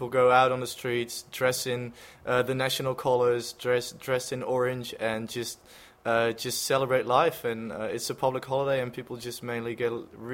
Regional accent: Netherlands; now in Australia; I'm from Holland.

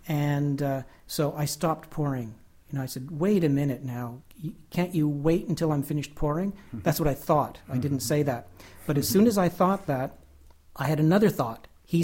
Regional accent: Canada; we're all Canadian

